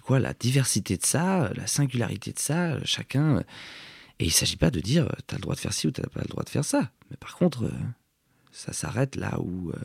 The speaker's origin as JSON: {"language": "French", "town": "Cergy", "region": "Île-de-France", "country": "France", "said": "et que je viens de Cergy"}